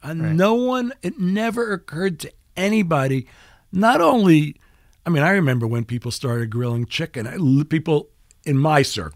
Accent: Manhattan, New York, United States; I grew up in Manhattan, and we used to go to Long Island.

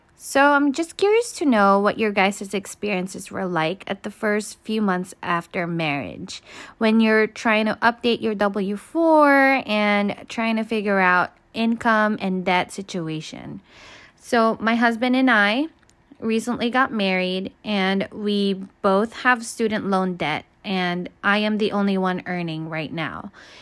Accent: Chino Hills, California, United States; I'm from Chino Hills, California.

